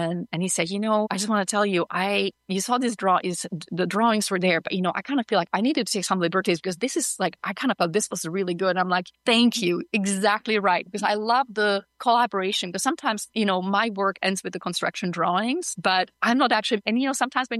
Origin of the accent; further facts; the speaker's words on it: Prague, Czechia; English is a second language; I grew up in Prague in the Czech Republic. And yeah, and you know, I grew up behind the Iron Curtain